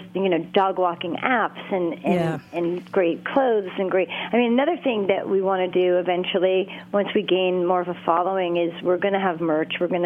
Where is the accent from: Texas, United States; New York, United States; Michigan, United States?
New York, United States; I'm from New York originally, but I hadn't been back in years, and I didn't even get to see all my friends.